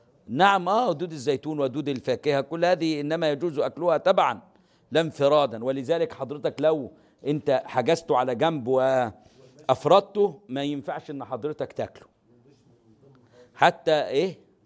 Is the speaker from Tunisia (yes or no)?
no; Egypt; مش اللي بيتاكل عندنا في مصر في الأرياف